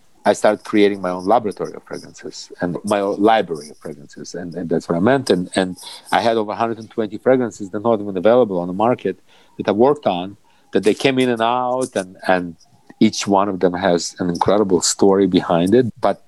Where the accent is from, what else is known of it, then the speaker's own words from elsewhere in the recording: Russia; when I was growing up in Russia, my mother, I was 6 years old